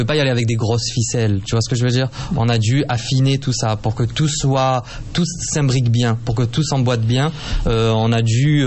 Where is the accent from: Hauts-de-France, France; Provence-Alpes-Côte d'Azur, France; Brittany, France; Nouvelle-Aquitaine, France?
Provence-Alpes-Côte d'Azur, France; Marseille; Je suis marseillais, oui.